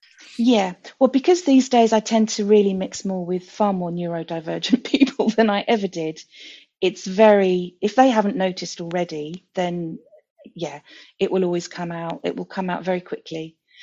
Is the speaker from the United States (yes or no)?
no; United Kingdom; when I say I'm British, I actually identify more with being European, to be honest, because that's kind of how I feel.